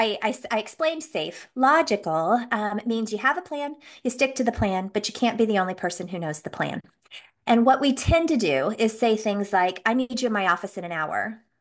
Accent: Las Vegas, Nevada, United States; And so I grew up in Vegas, going to shows and being in shows and knowing how to capture an audience.

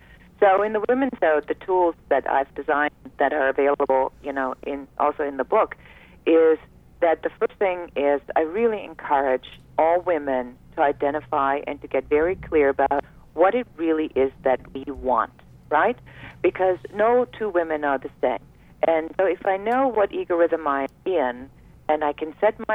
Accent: Germany; moved away; You know, I'm an immigrant from Germany

